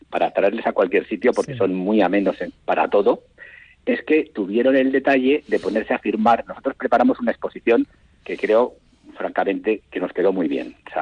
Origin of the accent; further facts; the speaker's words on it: Spain; te pregunta de dónde eres, dices que eres español y lo primero que te hacen es una sonrisa